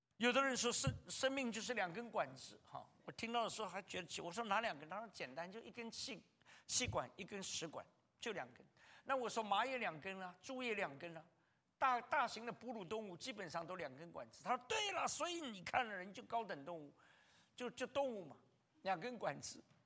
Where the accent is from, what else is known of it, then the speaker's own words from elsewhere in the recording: China; 所以现在我们中国人其实坦白说是真的越来越